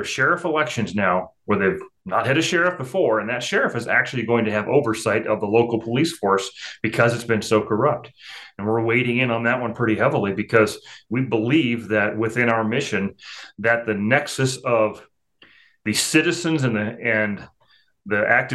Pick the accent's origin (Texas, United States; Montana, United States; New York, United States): Montana, United States; bad things are happening across the state of Montana, and I'll use my home state for an example